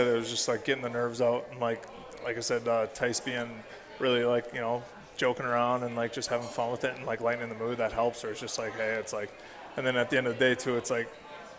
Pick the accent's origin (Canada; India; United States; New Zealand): Canada; Alberta; I grew up, like, watching the Flames, stuff like that in my hometown. That's the closest city, so my grandma's from there.